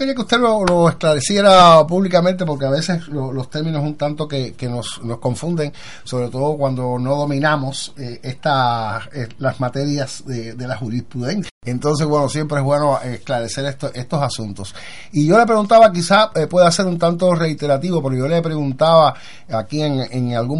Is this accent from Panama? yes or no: no; Cuba; este derecho que tenemos como ciudadanos cubanos